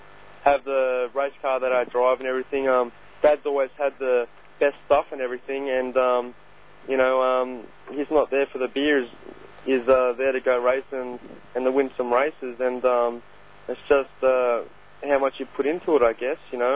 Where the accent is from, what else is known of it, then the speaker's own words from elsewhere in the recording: Australia; Like I said before, being Australian and everything, that you know, that helps, because you're not the average Joe Blow